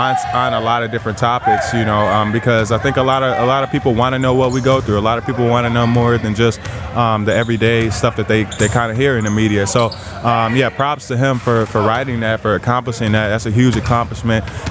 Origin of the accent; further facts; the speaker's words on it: Gary, Indiana, United States; But, you know, growing up in Gary, you know, he started a camp where he would do every year for kids for free.